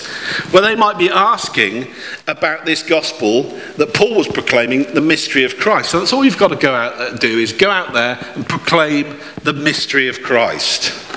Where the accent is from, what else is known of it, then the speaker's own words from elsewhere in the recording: England, United Kingdom; we're also English. I know some of you would love to be English. I mean British. We're British.